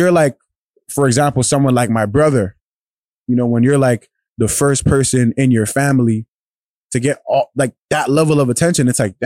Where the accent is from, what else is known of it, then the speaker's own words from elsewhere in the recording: Toronto, Ontario, Canada; cause I'm from a city, you know, I'm from Toronto.